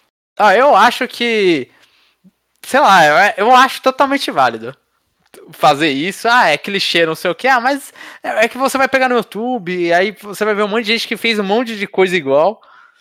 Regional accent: Santos, São Paulo, Brazil; Como sou de Santos, normalmente organizávamos caravanas para poder ir para São Paulo para podermos participar destes eventos.

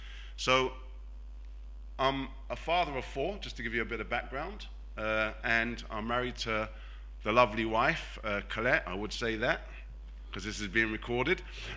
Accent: London, United Kingdom; And I'm actually from South London.

